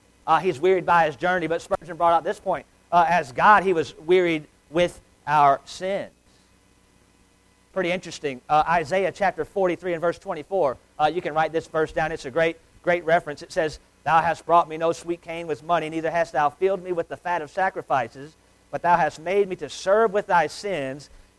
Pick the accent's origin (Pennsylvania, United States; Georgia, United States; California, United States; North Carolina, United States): North Carolina, United States; Shelby; I mean, when people say, where are you from? You say Shelby, they think, where's that at? And you know, well, we're about an hour west of Charlotte and about an hour east of Asheville.